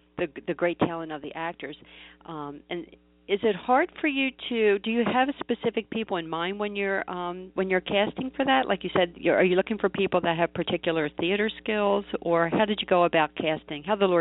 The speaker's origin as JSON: {"language": "English", "town": "Baltimore", "region": "Maryland", "country": "United States", "tie": "born or raised there", "said": "And it reminded me actually about where I grew up in Baltimore. All our houses were like post-World War II, and you have Victorian houses"}